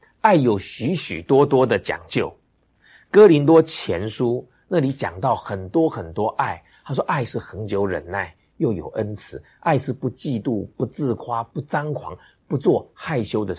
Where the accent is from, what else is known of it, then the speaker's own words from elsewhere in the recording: Taiwan; 这个是我们台湾人表达爱的方式。